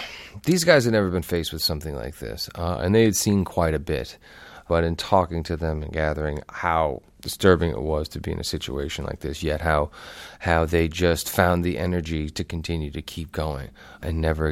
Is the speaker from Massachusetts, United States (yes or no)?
yes; Boston, Massachusetts, United States; Being a Bostonian, I always had my sports heroes to kind of look up to and put on a pedestal